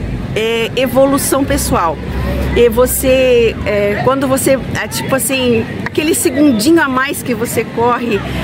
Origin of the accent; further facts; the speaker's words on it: Joinville, Santa Catarina, Brazil; born there; Eu nasci aqui, foi a primeira que nasci em Joinville.